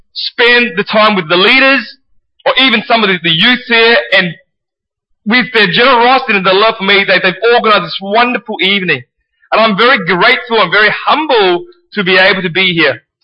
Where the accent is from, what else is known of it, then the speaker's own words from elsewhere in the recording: Perth, Western Australia, Australia; For those who don't know me, I'm from Perth.